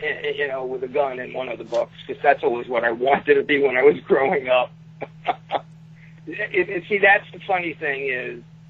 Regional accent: Brooklyn, New York, United States; I'm from Brooklyn.

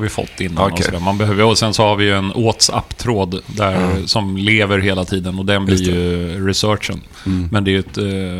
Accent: Stockholm, Stockholm County, Sweden; Men alla runt omkring på Östermalm där jag är uppvuxen, de kom ju från gamla pengar.

